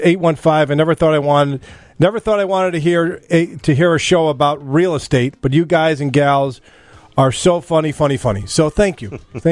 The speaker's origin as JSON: {"language": "English", "town": "Northbrook", "region": "Illinois", "country": "United States", "tie": "born or raised there", "said": "it's located in Northbrook in my hometown."}